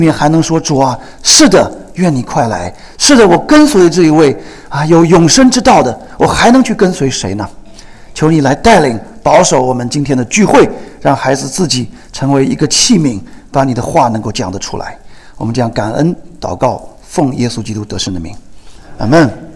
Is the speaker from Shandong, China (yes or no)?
no; Anhui, China; 我出生在一个安徽的一个小城啊，你们要知道这个在哪里呢，就是这个城讲出来呢大家不知道，可能你们知道南京在哪里，我家就在南京旁边很近的地方啊。我20岁人的时候信主的，在上海，21岁在上海受浸的